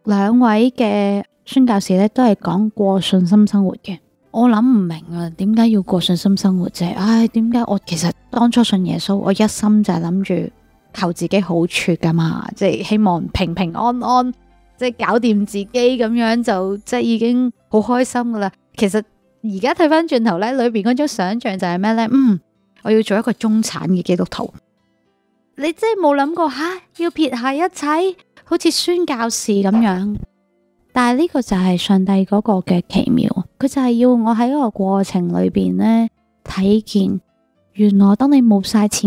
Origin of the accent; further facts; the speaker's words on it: Hong Kong; 其实即是我们香港人就说养个小朋友要400万